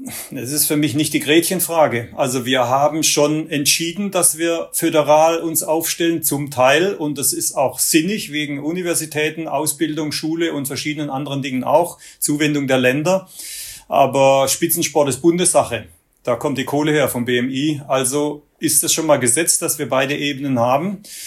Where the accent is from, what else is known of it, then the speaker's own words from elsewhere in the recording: Marbach am Neckar, Baden-Württemberg, Germany; Ich bin übrigens auch im Schwäbischen aufgewachsen. Ich bin in Marbach am Neckar geboren.